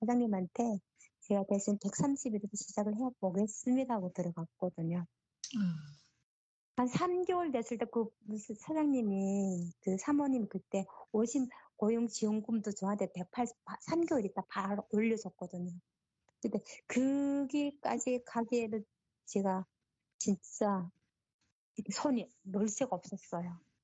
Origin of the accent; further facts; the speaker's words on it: North Korea; 제가 이북 사람이 탈북민이니까